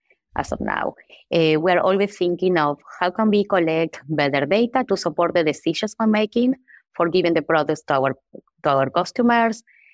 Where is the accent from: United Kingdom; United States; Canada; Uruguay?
Uruguay; English is a second language; Yes, I am from Uruguay. I was born there and grew up and I did my undergrad in there.